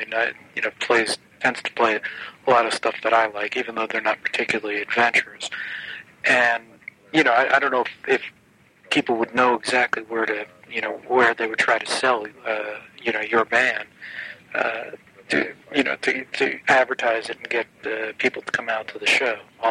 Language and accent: English; New York, United States; also born or lived in Indianapolis; we listen to the same music growing up, even though I grew up in New York and he grew up in Indianapolis.